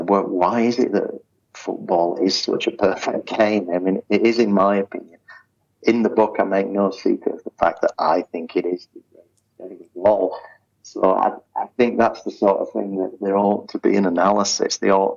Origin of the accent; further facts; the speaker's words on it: Yorkshire and the Humber, United Kingdom; I grew up in West Yorkshire, and we actually watched Rugby League, which was still quite a working-class game